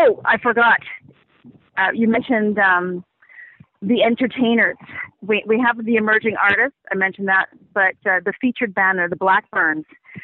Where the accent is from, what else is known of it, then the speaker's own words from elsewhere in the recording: Montreal, Quebec, Canada; I grew up in Montreal, so I speak French, and I also learned Spanish in university and taught Spanish actually in Jamaica.